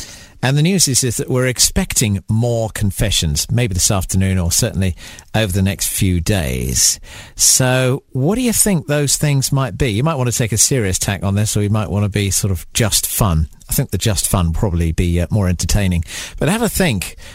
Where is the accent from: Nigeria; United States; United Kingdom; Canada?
United Kingdom; Hope you're coping all right. And we're British, we can do it.